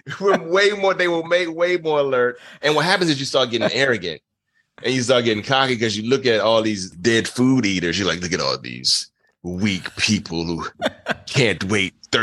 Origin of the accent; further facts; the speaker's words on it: Nassau, New Providence, Bahamas; born there; I was born in the Bahamas, born in Nassau, Bahamas.